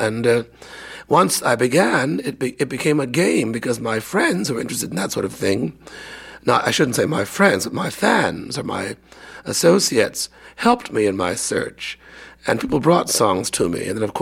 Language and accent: English; Danville, Illinois, United States; moved away as an adult; also born or lived in California; I was born in the Midwest, and there wasn't much live theater out in Danville, Illinois.